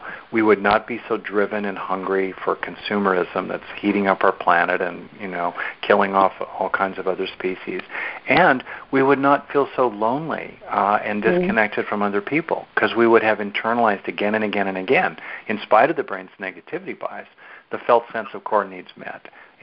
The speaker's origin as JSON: {"language": "English", "country": "United States", "said": "certainly in America, my home country"}